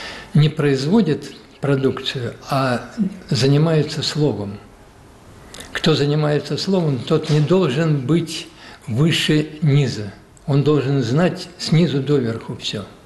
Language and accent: Russian; Siberia, Russia; Да, я сибиряк, я родом из леспромхоза. Родился, в общем-то, можно сказать, за огородом был лес, тайга.